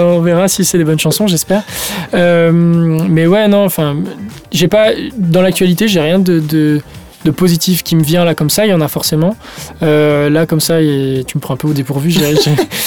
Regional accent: France; La France qui a, puisque je suis français

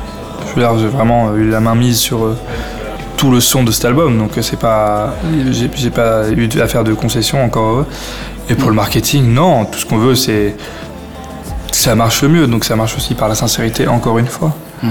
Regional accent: Clermont-Ferrand, Auvergne-Rhône-Alpes, France; Ouais, bah oui, moi je suis né, j'ai grandi à Clermont-Ferrand.

